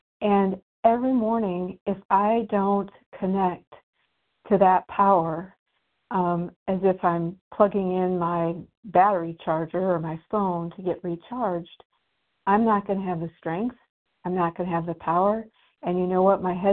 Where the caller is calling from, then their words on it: Indiana, United States; I'm calling from Indiana.